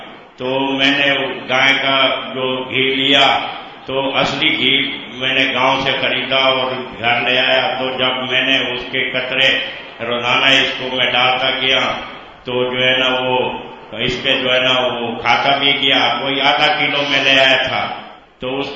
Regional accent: Bannu, Khyber Pakhtunkhwa, Pakistan; میں بنو سے آیا ہوں

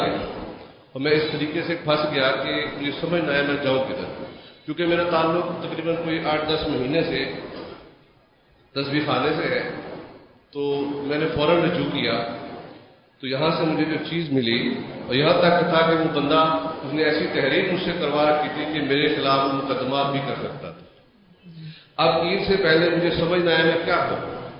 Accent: Lahore, Punjab, Pakistan; ، میرا تعلق لاہور سے ہے.

